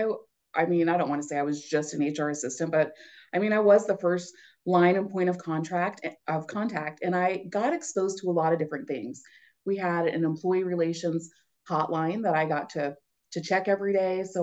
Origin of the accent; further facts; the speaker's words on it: Kansas City, Missouri, United States; But yeah, I grew up in the Kansas City area. My dad worked for the railroad. So we moved around a lot. But by the time I was in third grade, you know, we kind of made Kansas City home and that's where I stayed until I graduated high school.